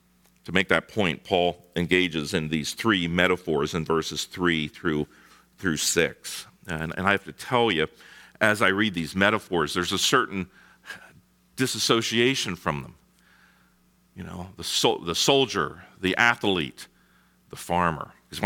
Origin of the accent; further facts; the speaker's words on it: East Coast, United States; I'm from the East Coast. Don't throw me out.